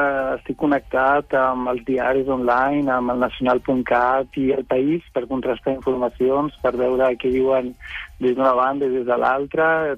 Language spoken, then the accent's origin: Catalan; Barcelona, Catalonia, Spain; now in Venice, Italy; De Barcelona.